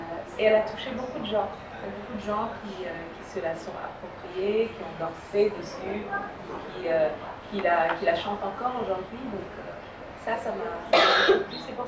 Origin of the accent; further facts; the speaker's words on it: Ghana; En bambara parce que c'est une des langues du Mali. C'est une des langues principales du Mali. Et en anglais parce que j'ai grandi aussi au Ghana.